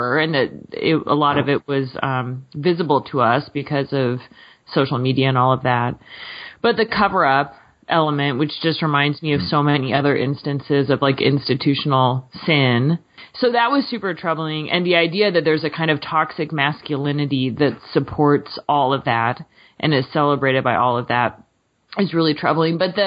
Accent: Seattle, Washington, United States; other than that I'm from Seattle.

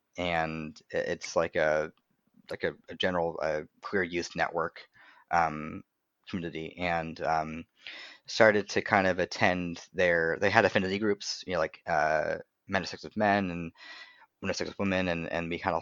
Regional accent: Boston, Massachusetts, United States; So yes, while I grew up in Boston and grew up in a pretty liberal home environment

